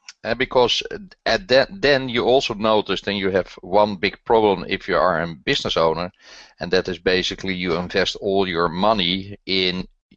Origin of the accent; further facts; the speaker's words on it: Netherlands; English is a second language; Well, obvious, I'm from the Netherlands, so there you have my terrible accent.